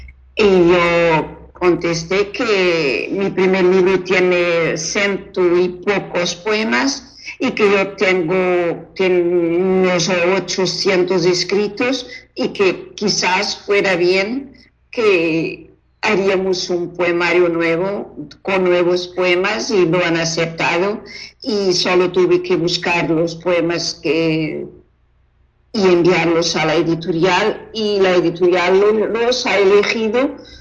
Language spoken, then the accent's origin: Spanish; Alentejo, Portugal; pintarme un paisaje de nuestra tierra, Alentejo. Y eso tiene una portada con una pintura que representa mi tierra.